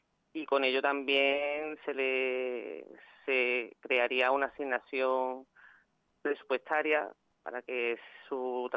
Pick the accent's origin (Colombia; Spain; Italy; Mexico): Spain; Córdoba, Andalusia; now in La Carlota, Spain; Yo que vengo de Córdoba, porque aunque llevo ya 20 años viviendo en La Carlota